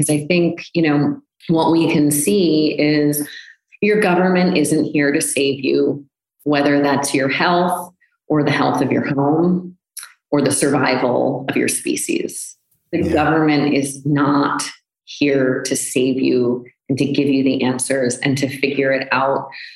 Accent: United States; I was like, oh yeah, I'm not, because I'm American. It's not in our culture.

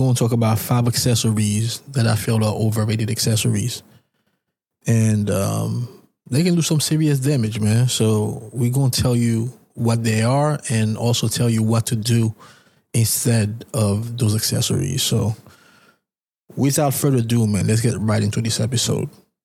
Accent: Bronx, New York, United States; born there; people assume that because I was born in the Bronx, I'm a Yankees fan.

